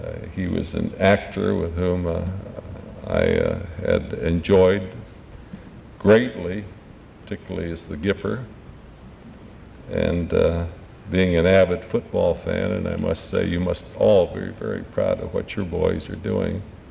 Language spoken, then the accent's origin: English; Nevada, United States; now in McLean, United States; we came originally from Nevada and the West, and we loved that. But we decided, both of us, that we would spend our future years here in the great Commonwealth of Virginia. So as a result, we have a home in McLean.